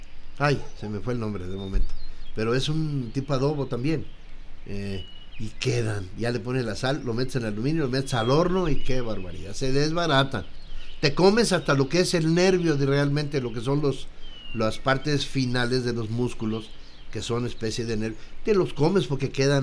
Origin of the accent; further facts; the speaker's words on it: Sonora, Mexico; que le llamamos allá en mi tierra, en Sonora, pues allá